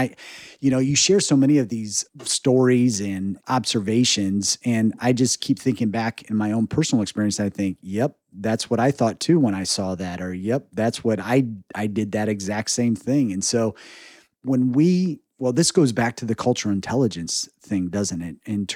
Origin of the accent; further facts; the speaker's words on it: Indiana, United States; you know, we're from Indiana and you smile at strangers all the time.